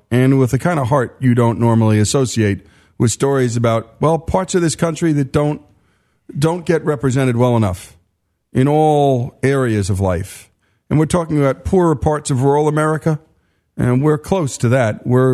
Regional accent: Nigeria; moved away as an adult; I grew up in Nigeria and didn't migrate till I was in my late 20s.

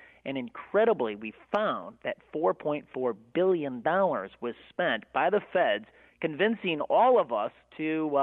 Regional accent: Illinois, United States; We're from Illinois, where the number one manufactured product, as you know, Lee, is corruption.

